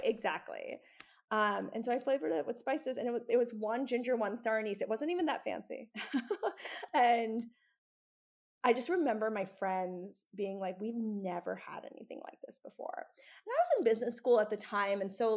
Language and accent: English; North Carolina, United States; I'm coming from this perspective of being an Indian American, growing up in North Carolina